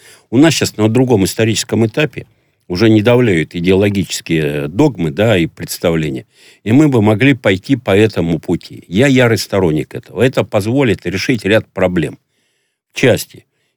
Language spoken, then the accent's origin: Russian; Siberia, Russia; Вот я сам сибиряк, и не хочу при своей жизни ездить в Новосибирскую область, я в тайге родился